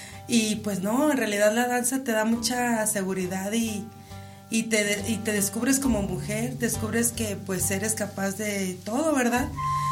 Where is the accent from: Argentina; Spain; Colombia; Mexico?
Mexico; Tamaulipas; Y pues yo vengo de Tamaulipas.